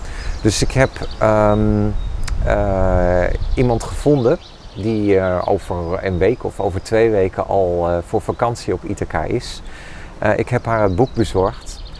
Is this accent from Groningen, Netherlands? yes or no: no; Rotterdam, South Holland, Netherlands; Ik ga gewoon vanuit Rotterdam, mijn thuisstad, lopen.